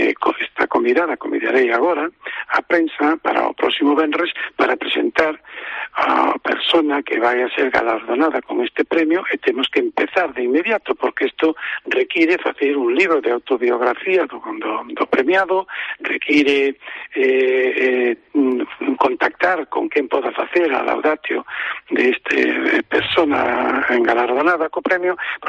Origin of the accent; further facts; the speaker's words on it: Trasalba, Galicia, Spain; porque primeiro eu son de Trasalva, non? E por lo tanto sei e coñezo tamén cales son os sentimentos da xente de Trasalva, do Concello de Amoiro.